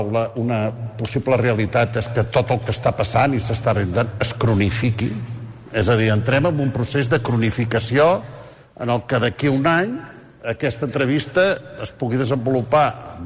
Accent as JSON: {"language": "Catalan", "town": "Girona", "region": "Catalonia", "country": "Spain", "said": "jo, per l'edat que tinc, jo recordo, soc de Girona"}